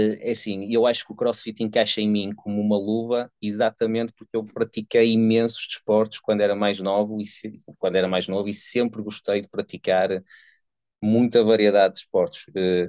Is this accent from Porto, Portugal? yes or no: yes; Santo Tirso, Porto, Portugal; Santo Tirso, que é uma cidade mesmo ao lado da Trofa. E sim, a minha infância foi toda em Santo Tirso